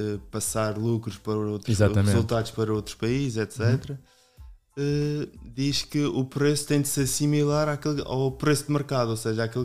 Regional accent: Madeira, Portugal; moved away as an adult; eu sou madeirense, fui estudar para o Porto quando tinha 18 anos

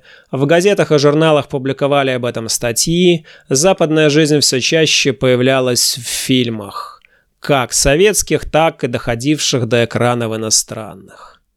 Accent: Mogilev Region, Belarus; мы, человек 15 из Могилевской области, поехали в город Дельменхорст, неподалеку от Бремена.

